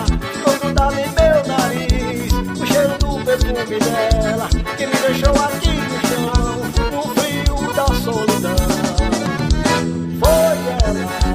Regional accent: Bahia, Brazil; Alô, Lajeta Bocal, minha terra natal, Bahia.

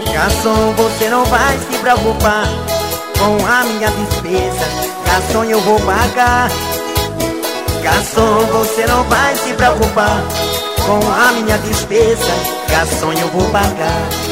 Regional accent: Pindaré-Mirim, Maranhão, Brazil; Quero mandar um abraço pra toda a galera da cidade de Pindaré-Miri, no Maranhão, a minha terra natal.

